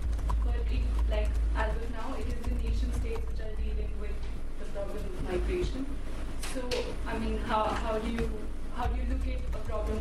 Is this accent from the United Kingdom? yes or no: no; India; Okay, so I'm from India